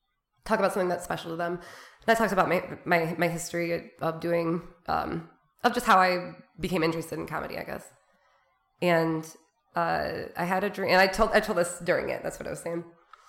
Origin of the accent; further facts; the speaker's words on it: Lansing, Michigan, United States; born there; When I was a kid, I was born in Lansing, Michigan. We lived in an old house by the campus of MSU.